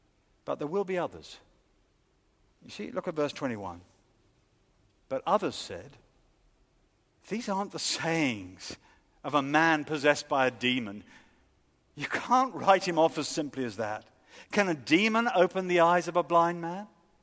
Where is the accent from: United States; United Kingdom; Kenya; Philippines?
United Kingdom; He's Lebanese, I'm proper Brit. You know, he's the son of a militia leader, I'm the son of a city businessman.